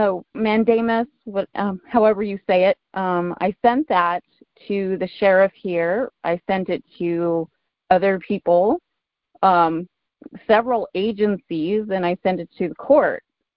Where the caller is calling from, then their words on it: New Mexico, United States; I'm from New Mexico.